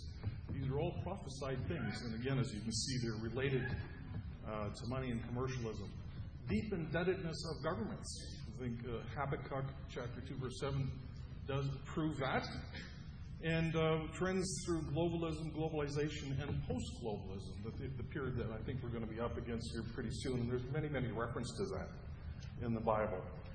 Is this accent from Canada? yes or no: yes; Canada; I'm a Canadian, you probably know